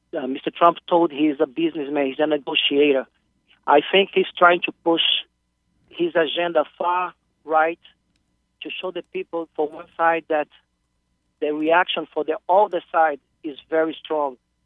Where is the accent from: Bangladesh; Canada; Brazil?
Brazil; now in Boston, United States; I'm from Brazil, but I'm living in Boston right now.